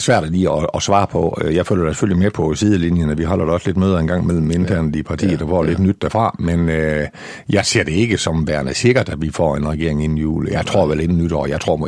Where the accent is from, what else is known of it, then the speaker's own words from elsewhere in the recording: Ringkøbing, Central Denmark Region, Denmark; Født og opvokset på en lille gård på Nørhede, ude i nærheden af tæt på Tørsentralen, så egentlig født og opvokset i det gamle Ringkøbing Kommune.